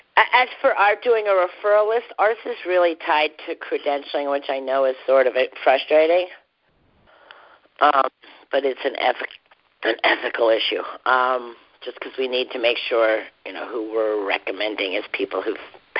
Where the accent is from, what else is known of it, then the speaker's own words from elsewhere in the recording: Scotland, United Kingdom; So I'm Scottish